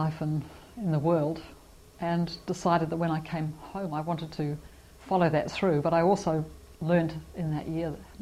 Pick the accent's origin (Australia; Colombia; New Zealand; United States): New Zealand; Gisborne; also born or lived in Masterton; I was brought up in Gisborne, and then I was sent away to boarding school when I was 13. So I went away to a girls' boarding school in Masterton.